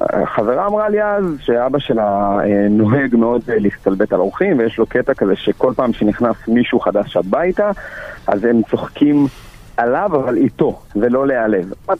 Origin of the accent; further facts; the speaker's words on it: Holon, Tel Aviv District, Israel; אני בגדול מחולון